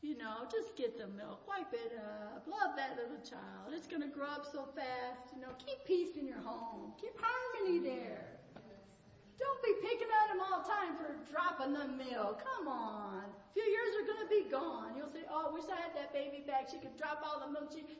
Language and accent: English; Michigan, United States; also born or lived in Virginia; now in Oklahoma, United States; Well, I was born in Virginia, raised in Michigan, but now I'm Oklahoman. Been here longer than anywhere.